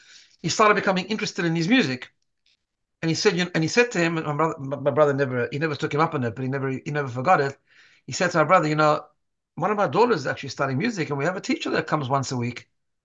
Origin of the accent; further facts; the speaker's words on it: South Africa; now in Melbourne, Australia; I came from South Africa. I grew up in a Hasidic home